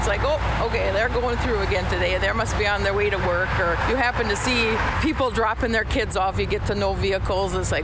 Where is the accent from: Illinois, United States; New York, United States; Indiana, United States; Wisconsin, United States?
Wisconsin, United States; Manitowoc; also born or lived in Rhode Island; I lived in Rhode Island, actually. It's just expensive out there, and I'm from Manitowoc. We decided to move back. My husband and I decided to move back home.